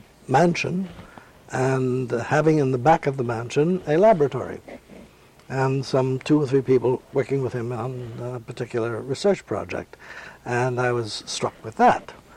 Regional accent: New York City, New York, United States; born there; I was born in New York City. I am a New Yorker by choice and have spent most of my life there.

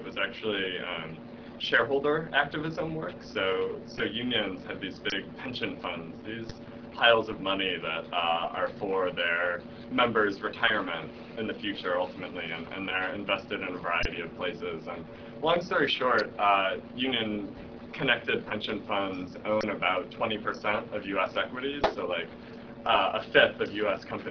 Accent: Detroit, Michigan, United States; Because growing up in Detroit, like the UAW, the auto workers, was sort of a presence in my life.

